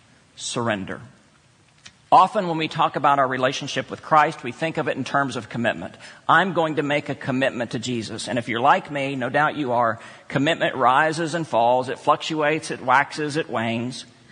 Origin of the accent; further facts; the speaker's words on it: San Angelo, Texas, United States; my hometown, San Angelo, Texas, if you ever go there, sorry about that.